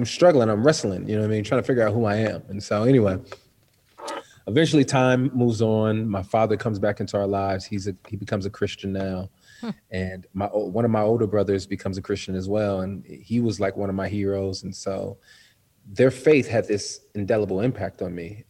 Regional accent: Los Angeles, California, United States; I grew up in Los Angeles. Well, not in Los Angeles, but outside Los Angeles.

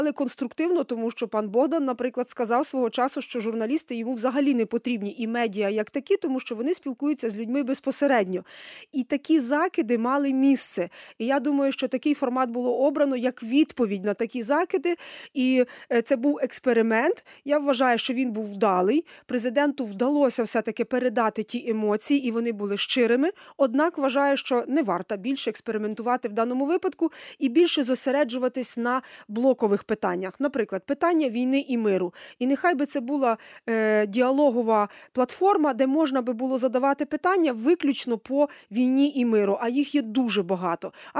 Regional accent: Rava-Ruska, Lviv Oblast, Ukraine; born there; Я з Равируської народилась на самому кордоні з Європейським Союзом, з Польщею, а відтак і з країною НАТО.

